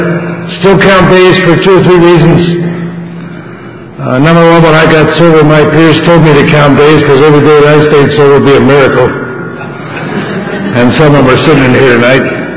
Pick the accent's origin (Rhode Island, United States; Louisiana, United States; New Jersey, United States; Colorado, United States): New Jersey, United States; I was born and raised in New Jersey, went to school in Philadelphia, came to California cadets.